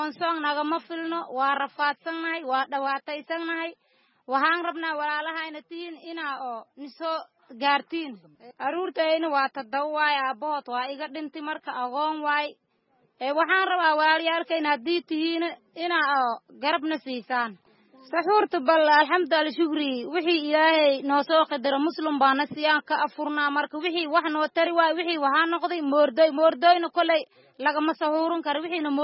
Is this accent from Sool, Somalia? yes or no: no; Kamsuma, Lower Juba, Somalia; aniga waxaan ka imaaday degmada oo kamsuume ah